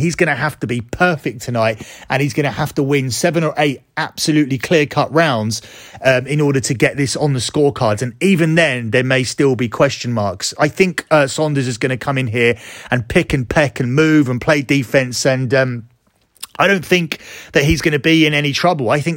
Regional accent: United Kingdom; I'm a Brit

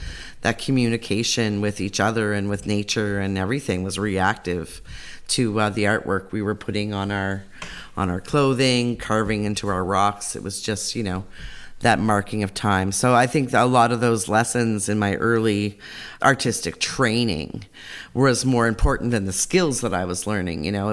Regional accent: Prince Edward Island, Canada; I'm from Elsipogtuk First Nation. I'm a Mi'kmaq as well.

